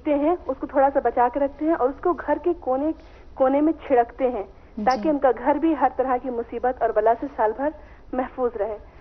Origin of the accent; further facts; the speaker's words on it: India; میں ہندوستان سے ہوں.